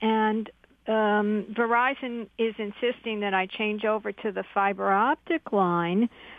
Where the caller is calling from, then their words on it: Brooklyn, New York, United States; Brooklyn.